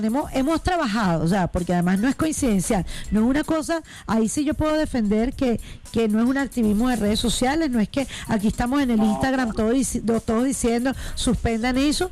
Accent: Táchira, Venezuela; porque yo soy de Táchira.

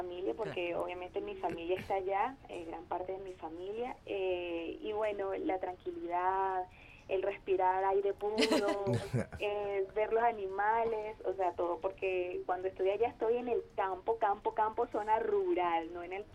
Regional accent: Apure, Venezuela; O sea, yo nací y me crié en Apure.

